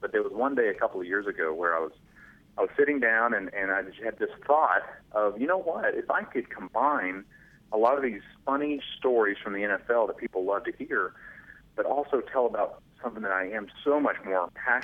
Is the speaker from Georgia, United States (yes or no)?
yes; Georgia, United States; born or raised there